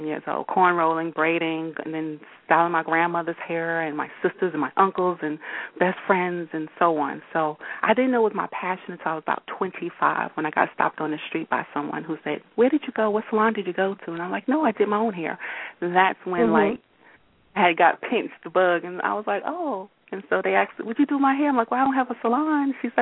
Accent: Queens, New York, United States; also born or lived in Brooklyn; now in Bloomfield, United States; I'm from Queens, New York, but I'm now living in Bloomfield, New Jersey, so I'm always in the city on my gigs.

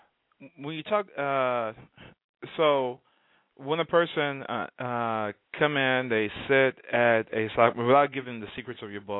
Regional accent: Houston, Texas, United States; I'm from Houston, and we don't have casinos in Texas.

